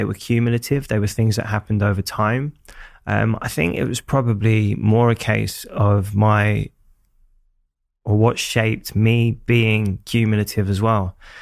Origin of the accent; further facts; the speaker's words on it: Hackney, London, United Kingdom; People always go, it must have been really tough growing up in Hackney, but I didn't know any different.